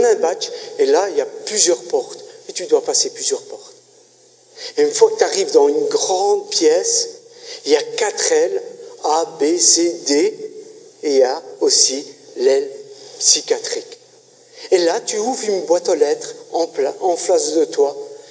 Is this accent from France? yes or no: no; Italy; now in Belgium; je suis italien. Il faut que le ministère belge fasse une recherche en tant que citoyen italien, mais qui vit ici en Belgique